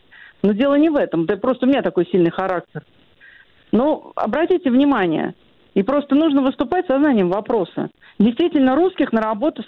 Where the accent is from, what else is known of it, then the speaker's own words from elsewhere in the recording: Moscow, Russia; из Москвы.